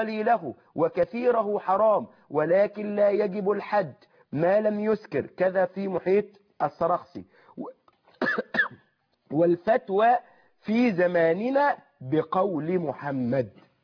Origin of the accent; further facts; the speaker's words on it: Egypt; accent: Egyptian; في ناس بتاكل وإيه اللي انت بتقول ببلع بلهجتنا المصرية